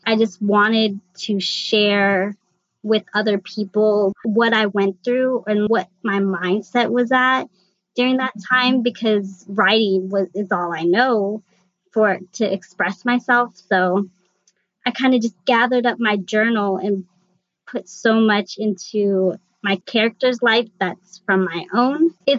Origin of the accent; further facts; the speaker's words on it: Midwest, United States; I grew up in Midwest suburbia.